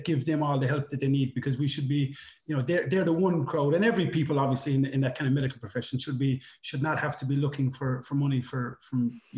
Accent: Ireland; as we Irish people always tend to be, to these good causes

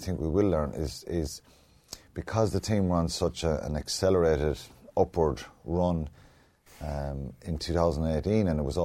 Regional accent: Ireland; The one thing is that I will say is we as Irish players love going and playing.

